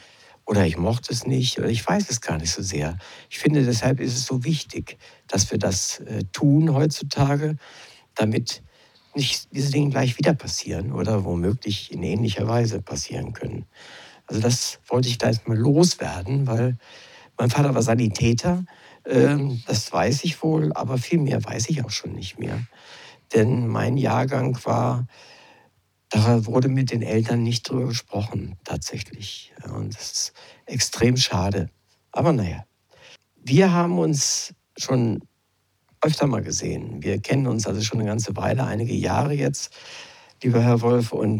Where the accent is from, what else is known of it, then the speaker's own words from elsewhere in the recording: Lower Saxony, Germany; ich wollte gerade die Entschuldigung als Niedersachse anbringen